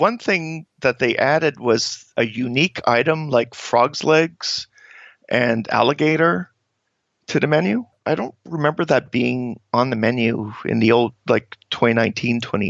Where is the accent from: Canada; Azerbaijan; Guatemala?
Canada; I'm coming from Canada, so I don't know.